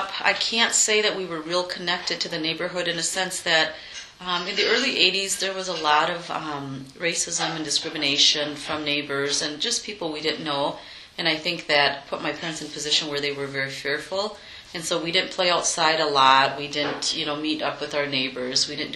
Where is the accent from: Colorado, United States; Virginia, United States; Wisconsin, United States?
Wisconsin, United States; Eau Claire; Yep, I grew up here in Eau Claire. When we first moved to Eau Claire, we lived down on Hobart Street for several years, and then we moved to Barstow Street